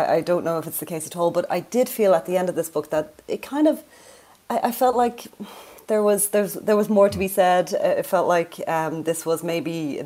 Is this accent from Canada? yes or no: no; Ireland; I'm white, I'm Irish, I'm female.